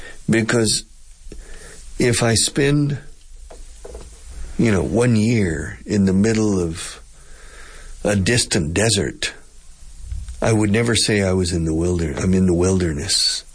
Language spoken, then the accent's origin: English; Tulsa, Oklahoma, United States; They were moved to Oklahoma. That's why I grew up in Tulsa with a lot of my best friend was half Indian. And so I grew up with Indians.